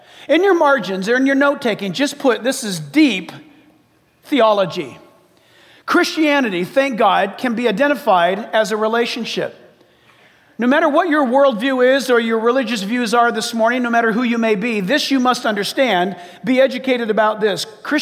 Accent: San Diego, California, United States; also born or lived in Orange County; I grew up in San Diego and in Orange County

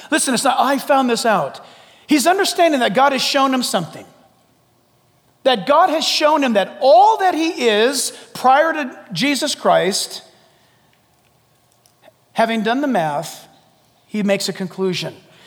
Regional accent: San Diego, California, United States; I was born and raised in California. That used to be a cool thing. I'm a native Californian. Now it's like, sorry. Oh, even better than that. San Diego's my hometown.

